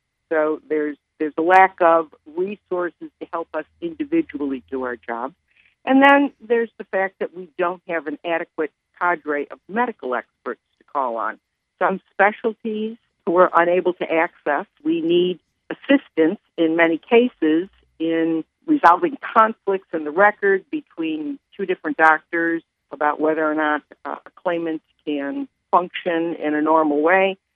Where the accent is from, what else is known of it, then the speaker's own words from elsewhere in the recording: Buffalo, New York, United States; I am born and raised in Buffalo, New York.